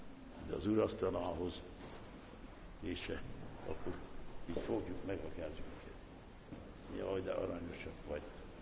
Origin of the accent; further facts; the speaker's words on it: Transylvania, Romania; mi úgy szoktunk köszönni, erdélyek, azt mondjuk, hogy békesség Istentől